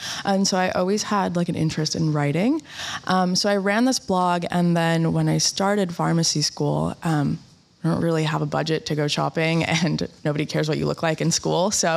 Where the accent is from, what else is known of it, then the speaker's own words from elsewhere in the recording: United States; So I'm from the States and our healthcare system is quite complex.